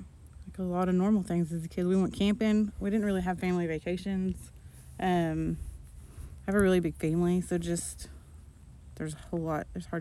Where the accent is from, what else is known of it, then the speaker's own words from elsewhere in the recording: Munster, Texas, United States; born there; I was born in Munster, Texas.